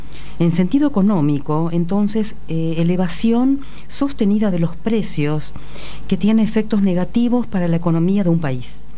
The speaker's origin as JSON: {"language": "Spanish", "region": "Buenos Aires", "country": "Argentina", "said": "O sea, claro, yo también."}